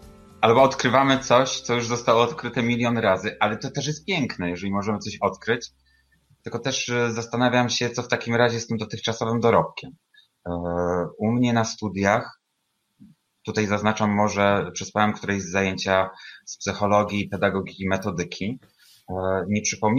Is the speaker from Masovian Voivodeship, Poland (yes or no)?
no; Bielsko-Biała, Silesian Voivodeship, Poland; now in Kraków, Poland; łączę się z Krakowa i tutaj w Krakowie już mieszkam od 11 lat z hakiem. Pochodzę z Bielska Białej